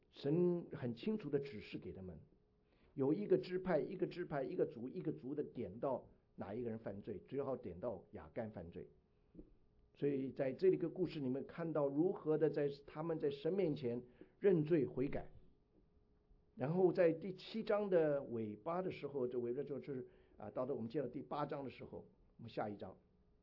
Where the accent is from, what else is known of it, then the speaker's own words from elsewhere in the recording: China; 我们中国人真很有福气，我们中国有两个新年